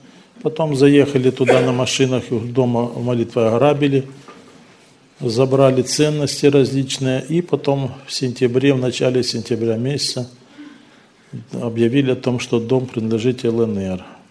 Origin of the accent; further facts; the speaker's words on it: Luhansk, Luhansk Oblast, Ukraine; все знают, что я из Луганска.